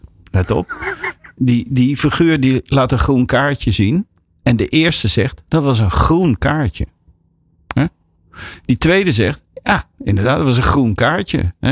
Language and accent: Dutch; Duiven, Gelderland, Netherlands; En zeg maar, ik ben opgegroeid in Duiven. Dat is het Almere van het Oosten.